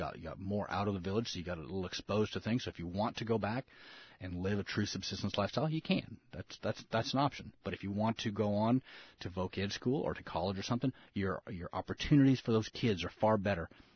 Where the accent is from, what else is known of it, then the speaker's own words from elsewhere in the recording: King Salmon, Alaska, United States; When I was a kid growing up in King Salmon.